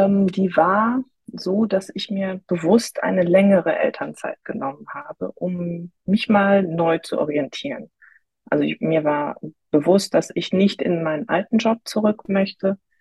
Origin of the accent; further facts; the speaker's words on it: North Rhine-Westphalia, Germany; ich komme aus der Nähe von Köln.